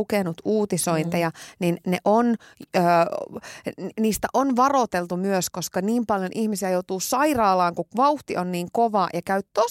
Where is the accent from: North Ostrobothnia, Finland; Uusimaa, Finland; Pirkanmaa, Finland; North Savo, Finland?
North Savo, Finland; Iisalmi; Ei meillä Iisalmessa ole tommosia